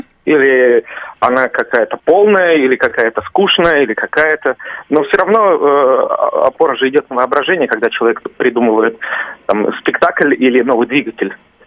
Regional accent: Izhevsk, Udmurtia, Russia; я тоже хочу поставить спектакль в родном Ижевске

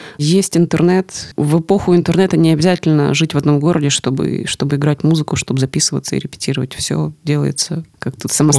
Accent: Zaporizhzhia, Zaporizhzhia Oblast, Ukraine; born there; родилась там же, где и я, так. В городе Запорожье, в Украине.

